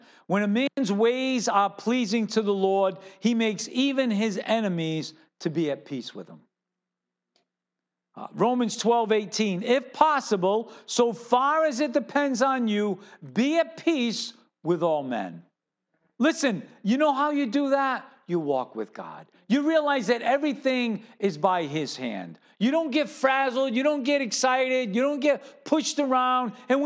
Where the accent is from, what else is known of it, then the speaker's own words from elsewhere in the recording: Fall River, Massachusetts, United States; You know I'm from Fall River, right?